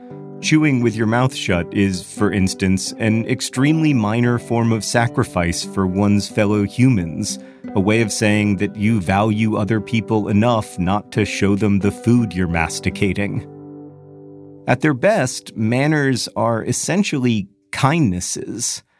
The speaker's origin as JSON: {"language": "English", "town": "Orlando", "region": "Florida", "country": "United States", "tie": "born or raised there", "said": "I did attend one in 1994 in my hometown of Orlando, Florida."}